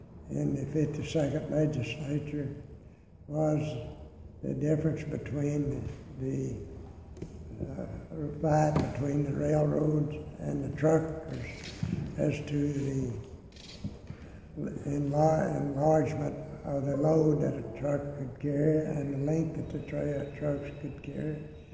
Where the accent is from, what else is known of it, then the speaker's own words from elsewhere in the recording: Texas, United States; with all of the other lawyers in my little East Texas towns.